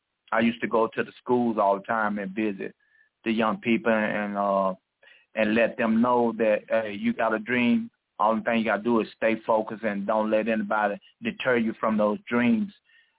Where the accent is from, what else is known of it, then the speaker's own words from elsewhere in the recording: West Memphis, Arkansas, United States; I stayed right here in the Memphis area. I'm from West Memphis, and I built a career and became number one contender in the world, and I traveled the world.